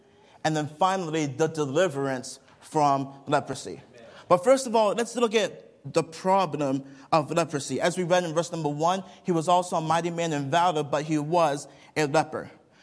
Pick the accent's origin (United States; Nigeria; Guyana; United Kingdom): Nigeria; As many of you guys probably know, I am from Nigeria, West Africa.